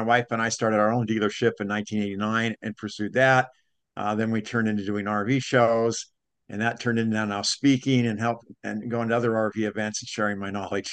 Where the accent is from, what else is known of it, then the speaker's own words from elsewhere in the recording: Washington, United States; But since, you know, I'm born and raised in Washington, I know the area well.